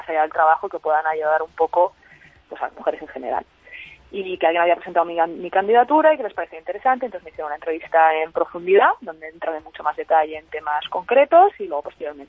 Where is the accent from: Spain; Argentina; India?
Spain; También es cierto que como españoles, españolas, siempre nos parecen muy complicadas estas cosas